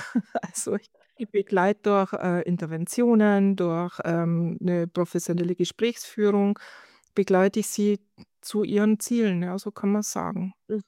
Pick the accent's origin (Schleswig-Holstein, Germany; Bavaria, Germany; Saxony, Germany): Bavaria, Germany; Rosenheim; ich komme aus Rosenheim, daher kennen wir uns auch.